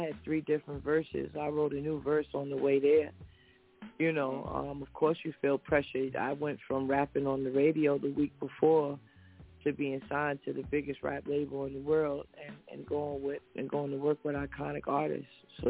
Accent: New Jersey, United States; Where I was at in Jersey

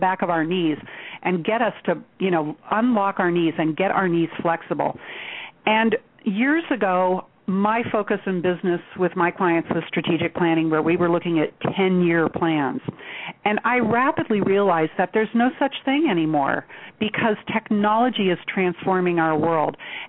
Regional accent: Geneva, Switzerland; when I grew up overseas in Geneva, Switzerland, which is where I learned to ski.

